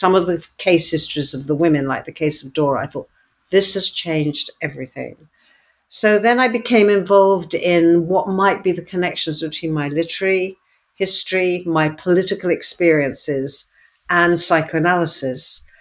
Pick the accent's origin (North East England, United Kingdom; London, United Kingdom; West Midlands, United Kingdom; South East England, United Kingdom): London, United Kingdom; Hayes; I was brought up in Hayes, Middlesex, which was a working class town on the edge of, it was home to the Nestle factory, so all the workers went out to the factory